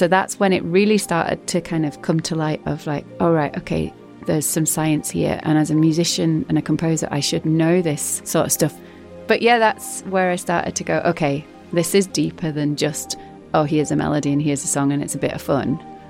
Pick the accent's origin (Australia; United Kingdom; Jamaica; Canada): United Kingdom; Northern Ireland; When I grew up in Northern Ireland, on like even like on my sixth birthday, I remember bombs going off in Belfast.